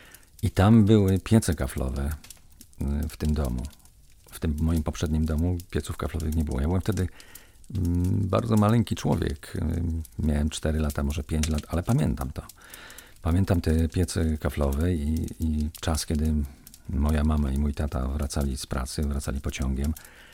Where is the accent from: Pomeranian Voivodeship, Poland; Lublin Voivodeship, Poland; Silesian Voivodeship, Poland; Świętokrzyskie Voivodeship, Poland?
Silesian Voivodeship, Poland; Kozy; Ja się urodziłem u stóp Beskidu Małego, zresztą tak się ułożyło moje życie, że praktycznie większość tego życia mieszkałem u stóp Beskidu Małego w różnych miejscach i nadal teraz też u stóp Beskidu Małego mieszkam, ale wtedy z mojej rodzinnej wioski w Kozach